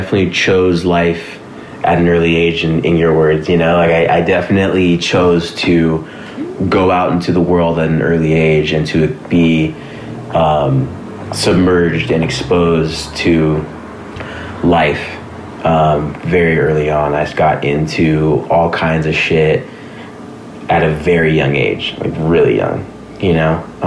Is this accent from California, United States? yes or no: yes; Sun Valley, California, United States; I grew up in the valley, you know, I grew up in Sun Valley, but I mean, I was all over Southern California, period, you know.